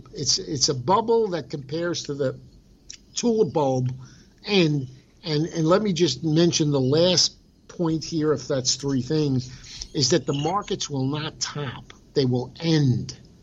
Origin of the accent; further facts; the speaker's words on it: New York, United States; In Jackson Heights, Queens, New York, not far from where Donald Trump lived.